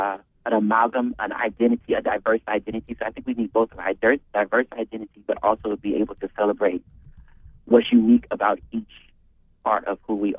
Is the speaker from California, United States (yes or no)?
yes; Oakland, California, United States; also born or lived in Berkeley; And it will open in my hometown in Berkeley, which is close to Oakland, where I'm from.